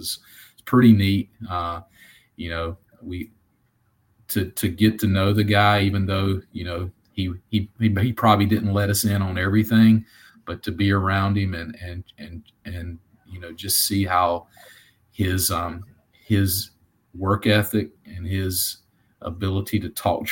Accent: North Carolina, United States; I was always a Michael Jordan fan growing up in North Carolina.

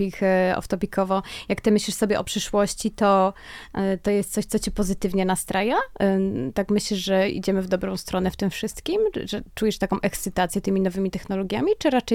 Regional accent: Kraków, Lesser Poland, Poland; no ja akurat jestem z Krakowa, więc pozdrawiam wszystkich Krakusów

